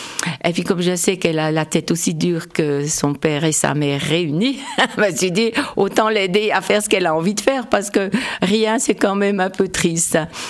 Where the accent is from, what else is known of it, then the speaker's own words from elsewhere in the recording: Porrentruy, Jura, Switzerland; j'ai grandi à Porrentruy, dans la grande rue